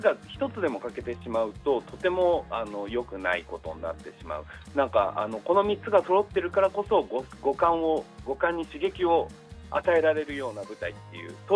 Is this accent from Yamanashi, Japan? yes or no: yes; Kofu, Yamanashi, Japan; 地元の山梨の甲府市総合市民会館芸術ホールで